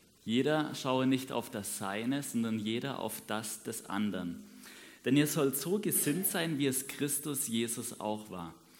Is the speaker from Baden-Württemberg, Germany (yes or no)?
yes; Massenbach, Baden-Württemberg, Germany; now in Adelzhofen, Germany; Ich komme aus Massenbach, lebe gerade in Adelzhofen und ich fange im April mit dem Lehramtsstudium an.